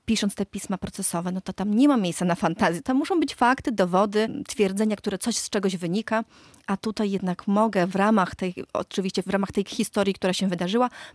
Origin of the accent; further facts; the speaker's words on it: Podlaskie Voivodeship, Poland; accent: Podlaskie; Poza tym w moim domu zawsze ten akcent podlaski jest. Ja walczyłam z moim akcentem podlaskim